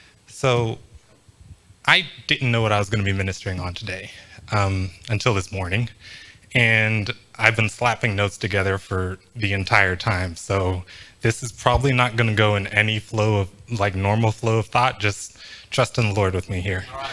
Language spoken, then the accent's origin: English; Kenya; I'm from Kenya